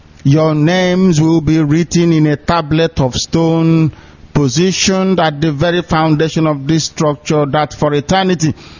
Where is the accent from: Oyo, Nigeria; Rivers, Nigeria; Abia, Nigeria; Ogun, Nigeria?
Abia, Nigeria; Ibeku; from Isiama Faruku Ibeku. That's where I come from. Ibeku is in Biafra land. I'm not from Omuahia.